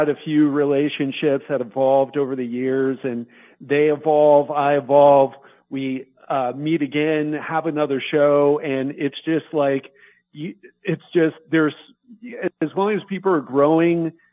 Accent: Miami, Florida, United States; I said, yeah, I'm from Miami, but I've been in Brazil for the past year.

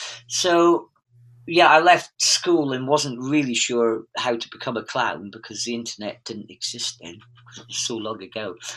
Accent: Aberdeen, Scotland, United Kingdom; those that don't know, Aberdeen. Although you wouldn't tell, because I don't know what's happened to my accent.

